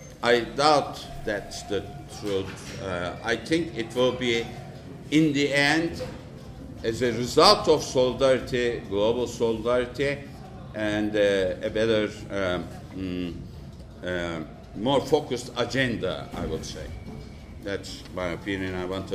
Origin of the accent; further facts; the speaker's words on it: Turkey; English is a second language; I'm from Turkey.